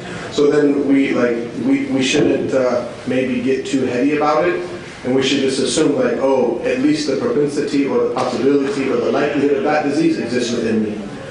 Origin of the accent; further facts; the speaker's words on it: United States; I said, La Ami, I'm American. I'm American.